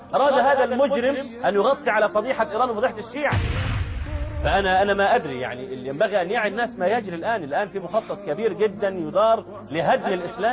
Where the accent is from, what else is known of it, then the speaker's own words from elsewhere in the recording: Egypt; ده في كامب ديفيد عندنا في مصر كان من ضمن بنود الاتفاقيه نزع السلاح من سيناء كلها.